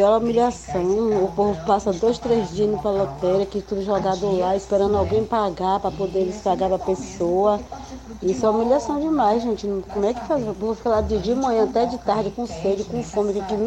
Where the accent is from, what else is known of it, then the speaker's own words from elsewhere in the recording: Uruçuca, Bahia, Brazil; Eu sou da Zona Rural de Uruçuca.